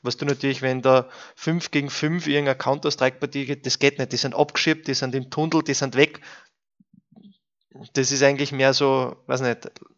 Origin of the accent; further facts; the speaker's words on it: Austria; ist das viel mehr zu einer Kultur geworden und halt viel offener als wie bei uns in Österreich